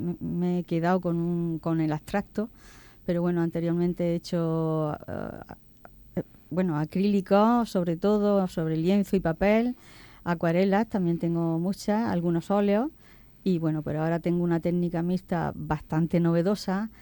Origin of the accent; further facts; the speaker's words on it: Lorca, Region of Murcia, Spain; born there; now in Murcia, Spain; yo también soy lorquina, aunque estoy viviendo aquí en Murcia ya 24 años, pero he nacido en Lorca y tengo las raíces allí, familia, amigos y en fin. En mi pueblo.